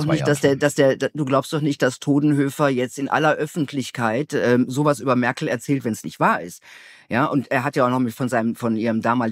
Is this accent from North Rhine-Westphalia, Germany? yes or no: yes; Gelsenkirchen, North Rhine-Westphalia, Germany; Ich komme ja ursprünglich aus Gelsenkirchen, das ist ja bei Essen.